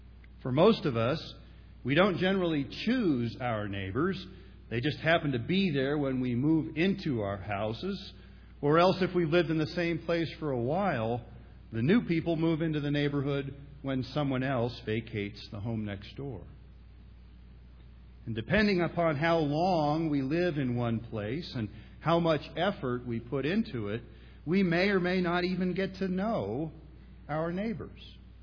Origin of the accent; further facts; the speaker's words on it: Upper Arlington, Ohio, United States; when I was a little boy growing up in Upper Arlington, Ohio, just outside of Columbus.